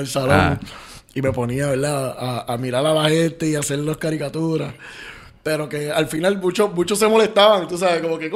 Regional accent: Carolina, Puerto Rico; Yo soy de Carolina.

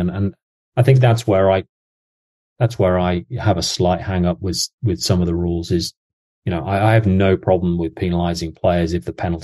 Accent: England, United Kingdom; anytime you start asking me about football, that's scary as an Englishman.

